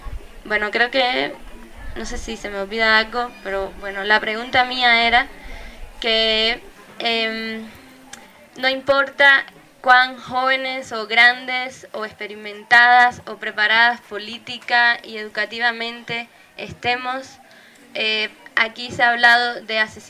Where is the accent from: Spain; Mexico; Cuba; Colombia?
Cuba; como cubana individualmente estoy aquí con ustedes